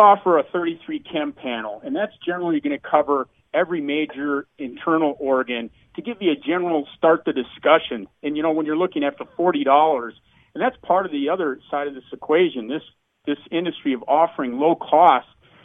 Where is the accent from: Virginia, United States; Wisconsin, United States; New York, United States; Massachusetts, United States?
Wisconsin, United States; Boy, talking to Chicago, I'm originally from Wisconsin, and Brett Favre, and everybody knows the pain